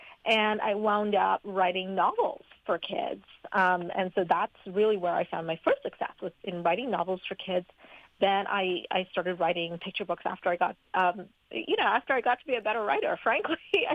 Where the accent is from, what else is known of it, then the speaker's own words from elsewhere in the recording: Trinidad & Tobago; When I was a kid growing up in Trinidad and Tobago, I had a huge number of books